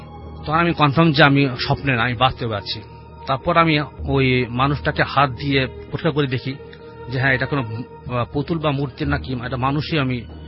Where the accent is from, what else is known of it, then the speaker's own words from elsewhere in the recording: Dhaka, Dhaka Division, Bangladesh; গুলশান দুই থেকে এসেছি আমি।